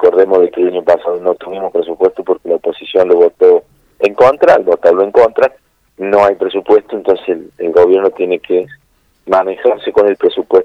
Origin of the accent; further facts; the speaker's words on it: San Luis, Argentina; más quienes somos de San Luis